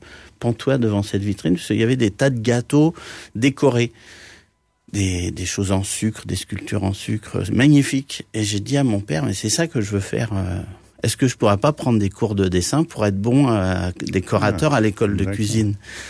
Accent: Normandy, France; born there; Je suis né en Normandie en 1956.

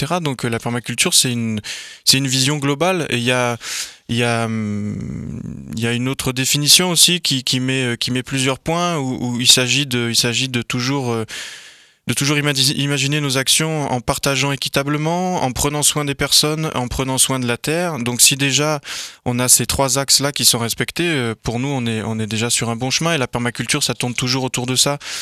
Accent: Nice, Provence-Alpes-Côte d'Azur, France; moi je suis de Nice aussi à la base. Et quand on est en Normandie et qu'on vient de Nice, c'est compliqué le climat. Donc voilà, c'est-à-dire qu'on est resté 3 ans en Normandie

